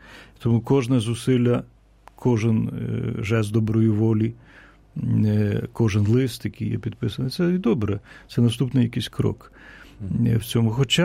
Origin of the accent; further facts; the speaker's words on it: Kyiv, Ukraine; якщо я говорив, що я з Києва